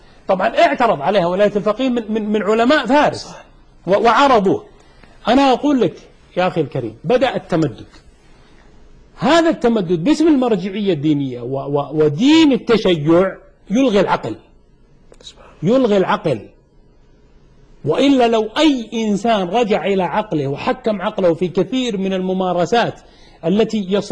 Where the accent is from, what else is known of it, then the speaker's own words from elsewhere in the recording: Saudi Arabia; أنت سعودي وأنا سعودي، كم هم في بلادك؟